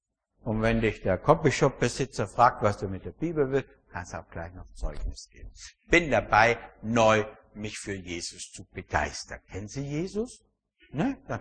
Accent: Austria; wie ich als Österreicher

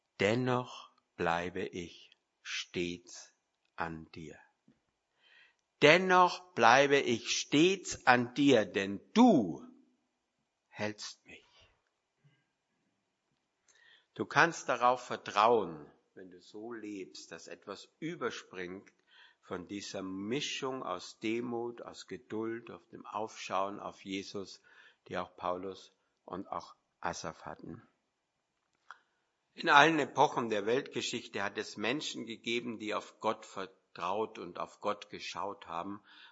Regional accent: Austria; Bin ja Österreicher

